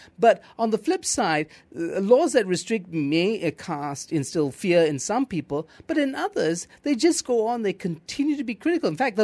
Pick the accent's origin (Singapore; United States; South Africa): Singapore; I grew up in Singapore and, you know, and here as well